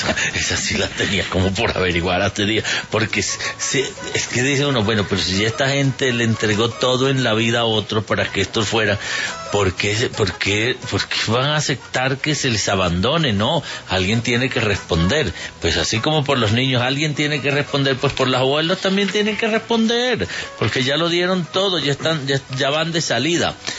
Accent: Colombia; los derechos que nosotros como colombianos tenemos

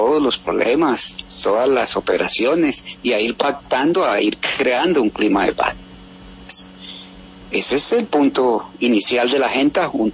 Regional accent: Colombia; Todos somos colombianos.

